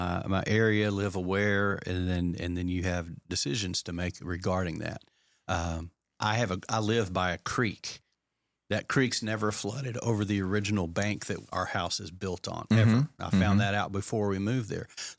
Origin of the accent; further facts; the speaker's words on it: Lubbock, Texas, United States; I mean, if I grew up in Lubbock, Texas, which was Tornado Alley back in the 60s and 70s.